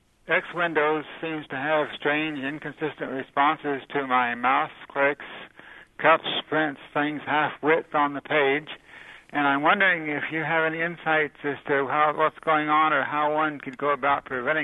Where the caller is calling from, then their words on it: Lafayette, Indiana, United States; I'm calling from Lafayette, Indiana